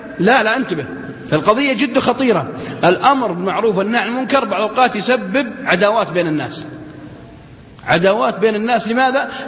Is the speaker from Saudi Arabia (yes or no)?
yes; Al-Qassim, Saudi Arabia; إن كانت عندنا في القصيم تقول لها يا بعد أهل القصيم